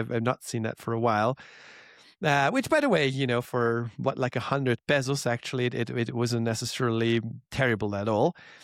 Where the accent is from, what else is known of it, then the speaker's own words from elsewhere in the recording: Hungary; English is a second language; moved away as an adult; now in Mexico; I'm actually from Hungary originally. I came to Mexico over 10 years ago